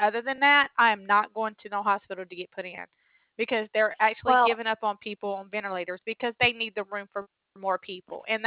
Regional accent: Alabama, United States; I'm 3 hours from Florida, Panama City Beach, Florida. And I'm from Alabama.

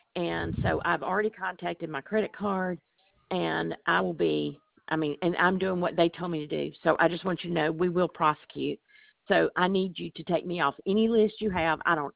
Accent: Columbus, Mississippi, United States; I'm from Columbus, Mississippi.

